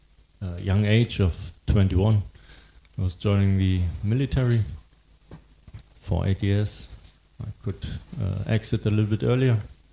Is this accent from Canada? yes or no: no; Germany; I was born in the German Democratic Republic and grew up there until kind of Germany was reunited